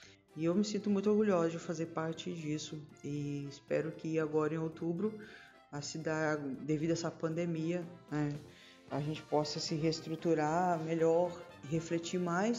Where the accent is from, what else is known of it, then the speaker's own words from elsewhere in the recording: Igrejinha, Rio Grande do Sul, Brazil; now in Fortaleza, Brazil; sou natural de Igrejinha, atualmente não moro na cidade